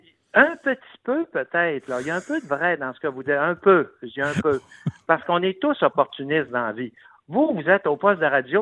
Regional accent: Saguenay, Quebec, Canada; je viens du Saguenay, puis le Québec, j'y tiens.

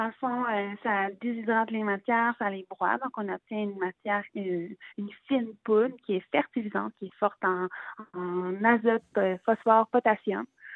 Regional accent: Quebec City, Quebec, Canada; on vient de la ville de Québec

